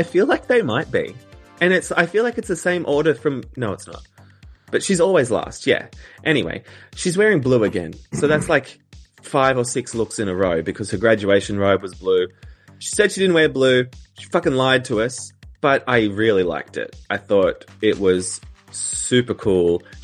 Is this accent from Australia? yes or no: yes; Australia; Because for me, as an Australian watching this, I am getting so sick and tired of being told to vote.